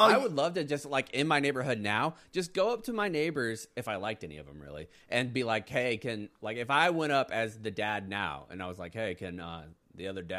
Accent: Florida, United States; Especially for me, I was from Florida.

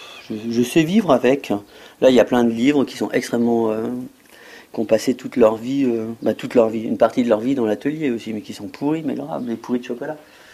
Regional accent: France; Moi, je viens du Perche.

